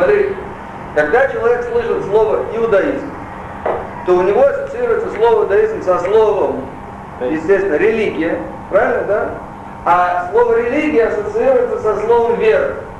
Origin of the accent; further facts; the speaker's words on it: Moscow, Russia; born there; moved away; also born or lived in Canada; я родился в Москве, уехал 26 лет назад из Москвы, 17 лет я жил в Канаде